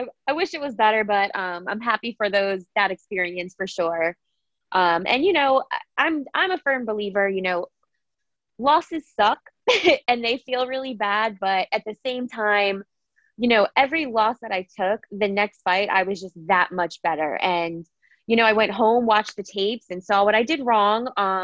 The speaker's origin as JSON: {"language": "English", "region": "New Jersey", "country": "United States", "said": "I'm from New Jersey, so I was able to have my friends actually come to the fight too"}